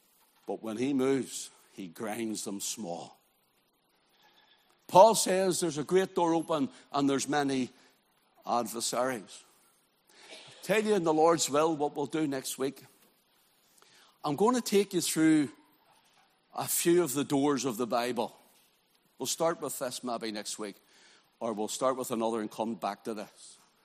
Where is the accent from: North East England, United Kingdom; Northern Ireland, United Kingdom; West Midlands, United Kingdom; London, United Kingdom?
Northern Ireland, United Kingdom; Belfast; accent: Belfast; When we first started going to America, and they just could not understand my Belfast accent whatsoever. I've had to try, I know it's still there, like, but I had to try and really try and refine it.